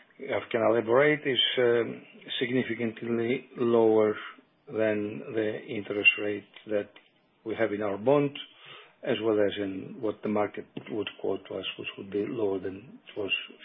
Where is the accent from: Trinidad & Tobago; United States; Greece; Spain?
Greece; In case you're not out, we are from Greece. August is the time of vacation.